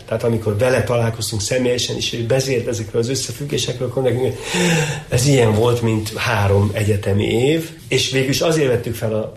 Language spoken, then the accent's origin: Hungarian; Pomáz, Pest, Hungary; az mi Pomázon nőttünk fel.